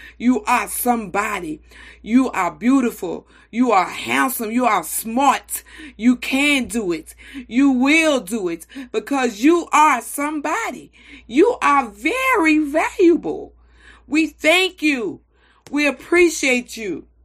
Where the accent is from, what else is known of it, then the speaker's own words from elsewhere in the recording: Mississippi, United States; now in New Orleans, United States; I was raised in Mississippi, but I came down here.